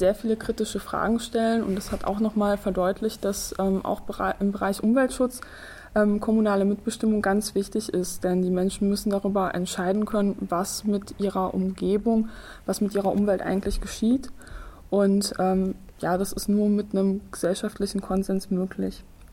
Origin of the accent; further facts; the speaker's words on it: Lower Saxony, Germany; Ich komme aus Niedersachsen